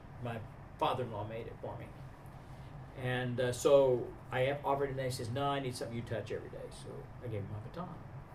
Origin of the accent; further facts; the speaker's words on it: Oklahoma, United States; the reason why the baton is so significant is because I grew up in Oklahoma, a fairly poor family.